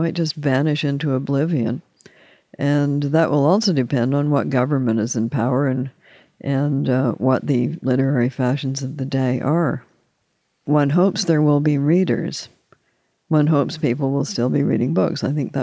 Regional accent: Canada; Of course, being Canadian, I'm always saying things like that.

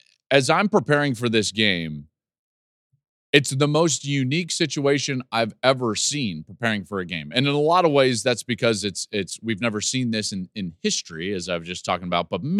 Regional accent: Arvada, Colorado, United States; I grew up in Arvada, Colorado, and my dad was a high school football coach.

